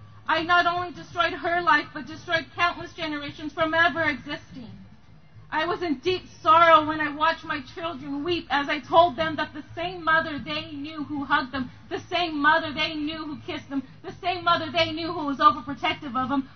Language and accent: English; California, United States; from Southern California